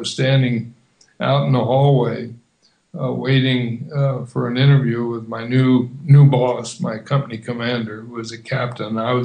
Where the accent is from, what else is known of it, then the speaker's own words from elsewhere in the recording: Fort Sill, Oklahoma, United States; born there; also born or lived in Philippines; And my life started started at Fort Sill, Oklahoma, which is where I was born. But 6 months later, I was in the Philippines because Dad was transferred